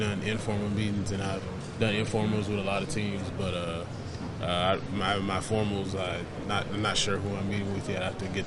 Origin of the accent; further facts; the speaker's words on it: Texas, United States; I'll never play there as a Texan, just being able to play there in college